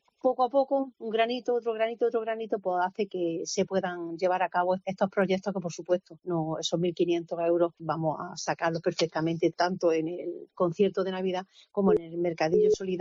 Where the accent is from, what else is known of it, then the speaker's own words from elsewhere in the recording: Huesca, Aragon, Spain; con las cajas de hojaldre de Huesca, de mi tierra.